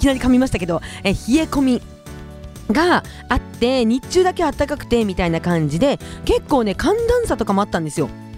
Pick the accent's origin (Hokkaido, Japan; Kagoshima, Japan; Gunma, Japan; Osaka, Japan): Hokkaido, Japan; Kushiro; 釧路生まれ、釧路育ちの私